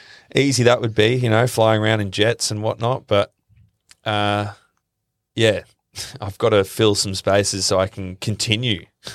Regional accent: Melbourne, Victoria, Australia; now in Gold Coast, Australia; Well, I'm from Melbourne.

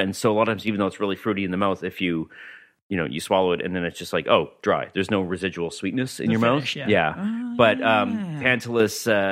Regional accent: Winnipeg, Manitoba, Canada; moved away as an adult; now in Vancouver, Canada; I grew up in Winnipeg.

